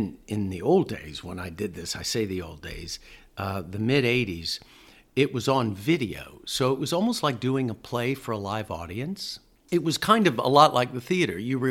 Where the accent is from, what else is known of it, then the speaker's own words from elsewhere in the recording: New York, United States; because I was from New York. I was nobody.